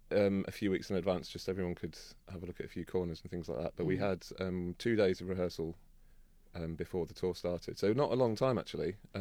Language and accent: English; Birmingham, West Midlands, United Kingdom; I grew up in Birmingham